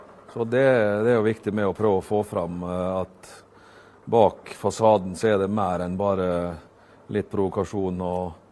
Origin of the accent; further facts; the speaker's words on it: Rekdal, Møre og Romsdal, Norway; Jeg husker jeg satt på senga, dobbeltsenga hjemme på Rekdal på soverommet til moderen